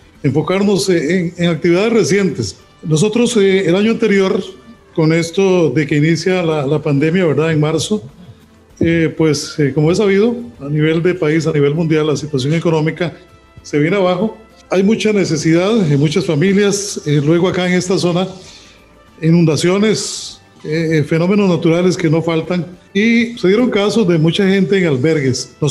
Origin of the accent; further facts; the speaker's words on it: Ciudad Neily, Puntarenas, Costa Rica; also born or lived in San Vito; Bueno, de acá de Ciudad Neily. Yo nací en San Vito de Cotobruz, un cantón vecino al cantón de Corredores, y pues muy, muy niño me trajo mi familia acá, a Villa Neily en aquel tiempo, ahora Ciudad Neily, y pues aquí me he mantenido.